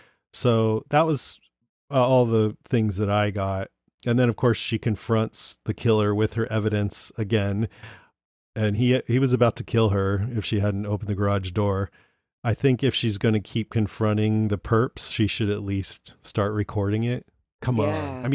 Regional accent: Modesto, California, United States; set in my hometown of Modesto, California, where Harrison Ford and this other guy go out to old Paradise Road and drag race their classic cars.

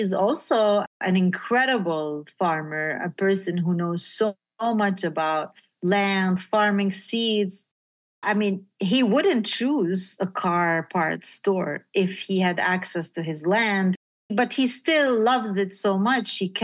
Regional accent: Beit Jala, Palestine; And then I was back in my hometown in Bejala, which is in the south.

